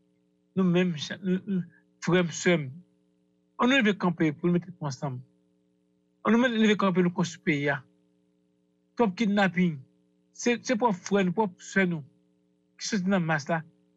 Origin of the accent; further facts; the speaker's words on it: Haiti; en tant que haïtien, en tant que nègre naïf